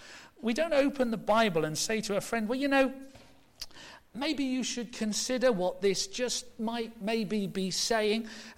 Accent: England, United Kingdom; We're no good at this, are we, because we're English?

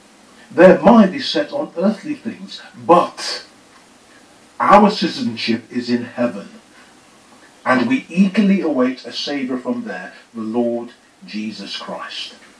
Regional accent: Birmingham, West Midlands, United Kingdom; born there; also born or lived in Jamaica / South Africa; now in London, United Kingdom; I was born in Birmingham here in England. I've also lived in Jamaica and in South Africa. But I've spent most of my life living as a citizen of this great city of London.

